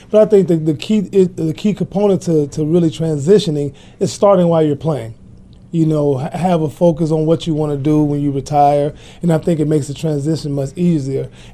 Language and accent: English; Carbondale, Illinois, United States; I'm from Carbondale, Illinois, small city.